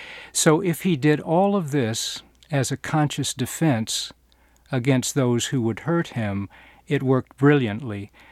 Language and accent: English; the South, United States; Like most Southerners, I had been raised with the sort of general knowledge that perhaps somewhere in the past my family had owned slaves